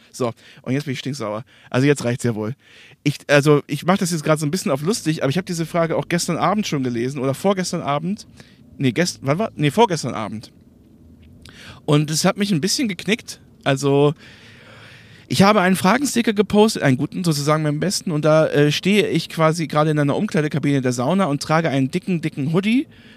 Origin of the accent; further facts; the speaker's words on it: Bonn, North Rhine-Westphalia, Germany; in meiner Heimat in Bonn